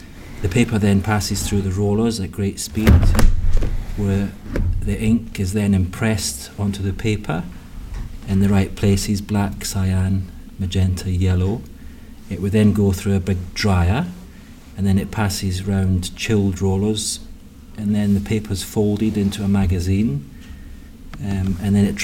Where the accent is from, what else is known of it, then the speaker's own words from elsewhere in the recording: Scotland, United Kingdom; moved away as an adult; now in England; Yes, I moved from Scotland to England in 1997 when I was 19 years old, way back then. And yes, I do have family there.